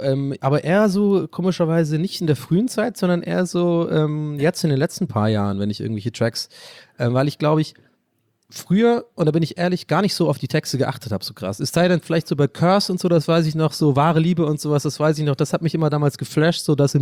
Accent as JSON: {"language": "German", "country": "Ireland", "tie": "born there", "first_language": "English", "second_language": "German", "said": "Und ich bin ja sogar englischsprachig aufgewachsen, bin ja ein gebürtiger Ire und ich verstehe ja auch Englisch."}